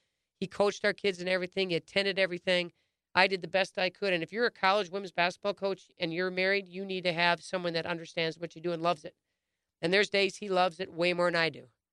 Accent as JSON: {"language": "English", "town": "Oregon", "region": "Wisconsin", "country": "United States", "tie": "born or raised there", "said": "he's got relatives in Oregon, Wisconsin, my hometown, FYI."}